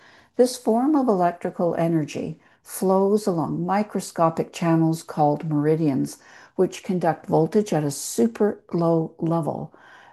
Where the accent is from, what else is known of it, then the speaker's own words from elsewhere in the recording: Vancouver, British Columbia, Canada; from Vancouver, Canada